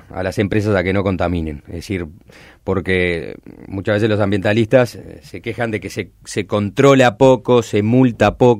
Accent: Uruguay; porque somos uruguayos, capaz, un alemán no te perdonaría

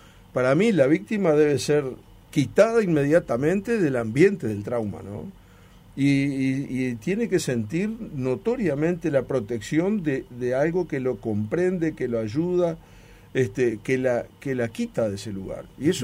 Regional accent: Uruguay; una sociedad como la uruguaya, que todavía seguimos siendo relativamente tranquilos con respecto al entorno

